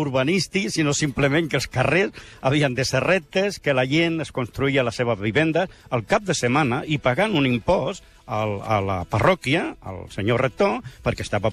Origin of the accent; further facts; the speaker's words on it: Guadahortuna, Andalusia, Spain; born there; now in Catalonia, Spain; Vaig néixer a Guadortuna, com s'escriu, però que com pronuncien allà, es diu Guartuna, perquè lo andaluce no se menja la meitat de paraules. Però amb molt orgull, eh?